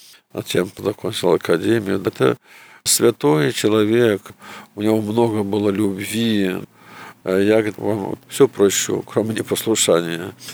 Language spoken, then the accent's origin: Russian; Kazan, Tatarstan, Russia; born there; в Казань, в свою столицу, где я родился когда-то.